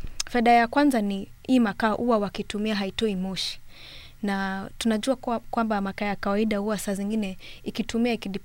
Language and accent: Swahili; Kenya; now in Nairobi, Kenya; Mimi ni Mkenya, nimetoka katika nchi ya Kenya. Naishi Nairobi